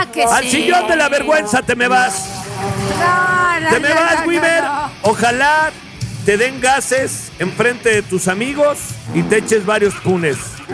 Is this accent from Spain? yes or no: no; Pachuca, Hidalgo, Mexico; de Pachuca, me vale